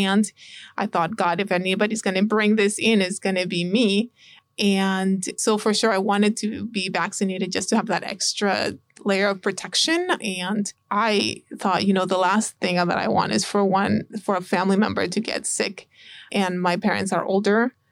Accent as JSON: {"language": "English", "town": "Oroville", "region": "California", "country": "United States", "tie": "born or raised there", "said": "So I'm, like you said, an Oroville native. I was born and raised in Oroville. And I actually went to school here in Chico. So I went to Chico State, then moved down south. And now I am practicing medicine in the Bay Area."}